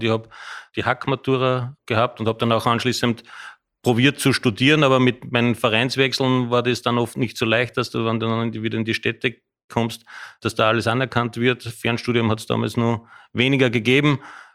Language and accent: German; Austria; auch als Österreicher